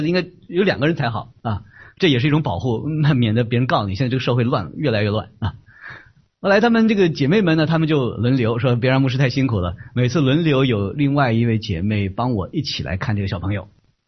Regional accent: China; 因为我来自中国，我们大家都是中国人

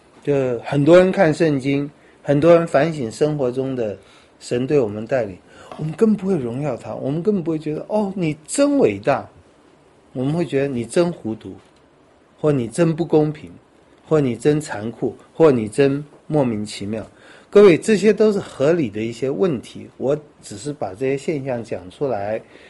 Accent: Taiwan

